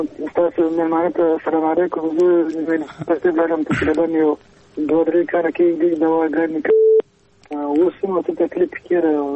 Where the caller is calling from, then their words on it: Paktika, Afghanistan; پکتیکا ولا جرحید ولسوالی څخه خبر کوم.